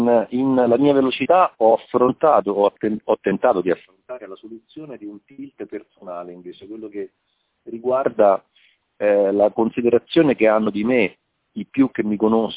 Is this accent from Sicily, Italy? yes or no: no; Rome, Lazio, Italy; girando per la mia città, una città che conosco bene, essendo romano e vivendola